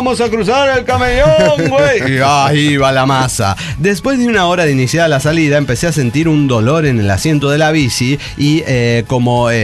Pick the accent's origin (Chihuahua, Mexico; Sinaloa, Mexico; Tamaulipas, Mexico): Chihuahua, Mexico; Parral; la de Parral, Chihuahua.